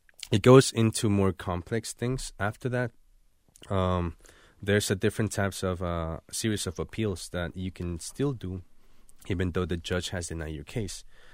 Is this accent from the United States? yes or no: no; Puebla, Mexico; also born or lived in Acapulco, Guerrero / Veracruz; I was born in Acapulco, Guerrero. I was just born there, so I can say I really know the state. I grew up in two states, in Puebla, which is around 2 hours away from Mexico City, and also in Veracruz, which is like in the coast of Mexico.